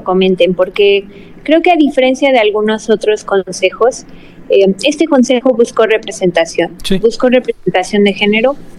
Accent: Jalisco, Mexico; no solo porque soy de Jalisco

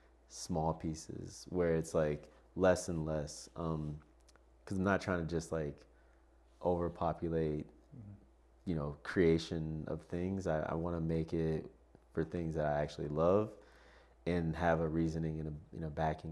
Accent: Detroit, Michigan, United States; also born or lived in South Carolina; like I said, grew up in Detroit, moved to South Carolina. And I grew up on Joy Road in Detroit, West Side to be exact.

